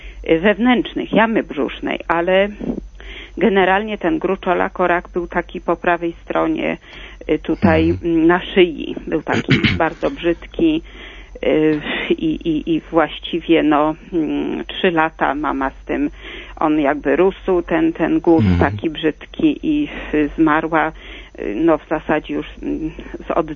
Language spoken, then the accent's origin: Polish; Warsaw, Masovian Voivodeship, Poland; bo ja jestem z Warszawy